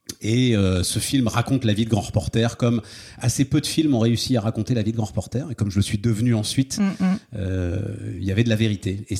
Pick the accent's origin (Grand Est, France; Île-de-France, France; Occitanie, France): Île-de-France, France; Paris; je suis parisien, je suis fier de cette ville, j'ai cette ville dans le sang, dans la peau. J'ai beaucoup voyagé, et pour moi, c'est le plus bel endroit au monde.